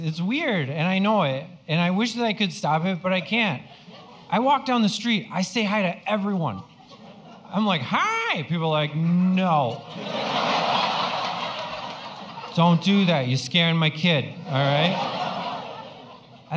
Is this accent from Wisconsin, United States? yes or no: yes; Wisconsin, United States; Yeah, I grew up in Wisconsin, yeah.